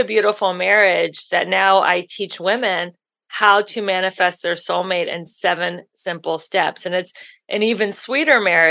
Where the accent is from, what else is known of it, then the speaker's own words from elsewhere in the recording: Ohio, United States; now in Los Angeles, United States; And I'm from Ohio. I'm in a big city like LA.